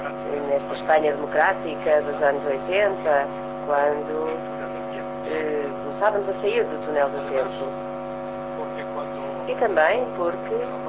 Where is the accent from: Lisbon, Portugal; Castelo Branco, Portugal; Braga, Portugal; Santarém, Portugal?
Lisbon, Portugal; Estoril; Nasci nesta cidade, Lisboa, e passei parte inesquecível da minha infância no Estoril.